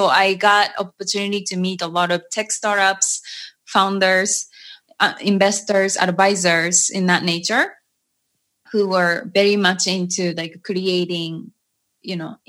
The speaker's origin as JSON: {"language": "English", "country": "Japan", "tie": "born or raised there", "also_born_or_lived": "United States", "moved": "yes", "said": "was born and raised in Japan, and I went to America for a few years, I actually quite some time"}